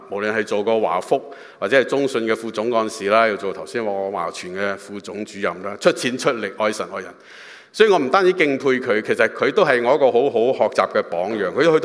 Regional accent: China; 都好重視家庭，好似我哋中國人咁啦，係嘛？

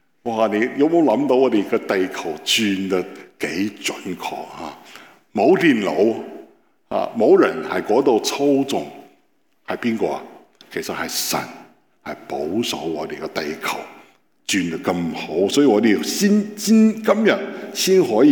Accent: Beijing, China; Cantonese is a second language; 咁我系北京人，我哋两个咧就真系有唔同嘅文化啦。咁我要学佢讲广东话，佢要学我讲普通话。

